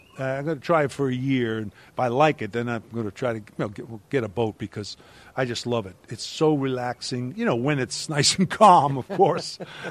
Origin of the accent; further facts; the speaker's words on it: New York City, New York, United States; as a kid, I grew up in Brooklyn, New York.